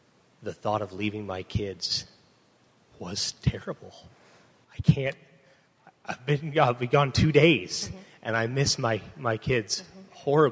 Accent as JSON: {"language": "English", "town": "Oldfield", "region": "Missouri", "country": "United States", "said": "I'm from Oldfield, Missouri. And I am a stay-at-home dad."}